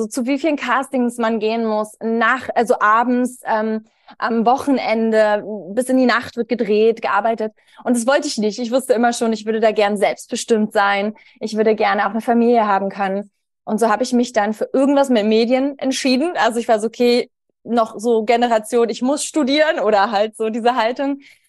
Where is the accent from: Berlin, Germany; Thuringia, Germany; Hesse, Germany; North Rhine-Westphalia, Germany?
Berlin, Germany; also born or lived in Kiel; Ich komme ursprünglich aus Berlin, habe eine lange Zeit mit meinem Herzmann, mit dem ich jetzt seit über 13 Jahren auf der Reise bin, also mit ihm zusammen bin, in Beziehung bin, in Kiel gelebt, eine lange Zeit.